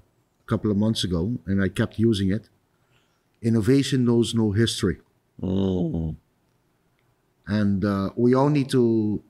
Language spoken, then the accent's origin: English; Curaçao; Well, I'm born and raised in Curaçao.